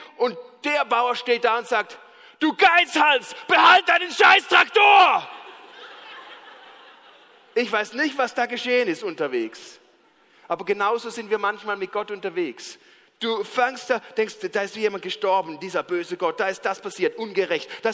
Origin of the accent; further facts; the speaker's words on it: Switzerland; Ja, ich weiß nicht, ich bin Schweizer, ich darf alles.